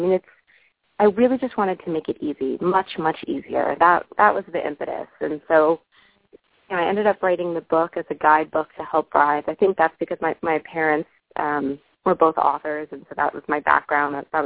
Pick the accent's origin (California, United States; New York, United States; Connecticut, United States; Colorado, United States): Connecticut, United States; New Haven; I mean, I grew up in Connecticut on the ocean.